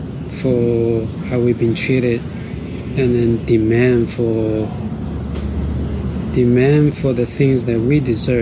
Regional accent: China; I grew up in China, in a small rural island

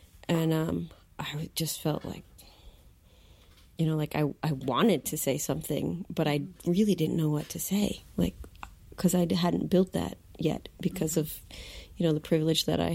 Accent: United States; I hadn't been put in that situation before as a young person growing up in the United States.

